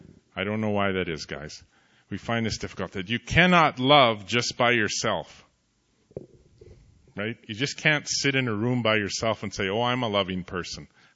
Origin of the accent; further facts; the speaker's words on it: Canada; I grew up hating who God had made me. I hated being an Indian. I hated being First Nations.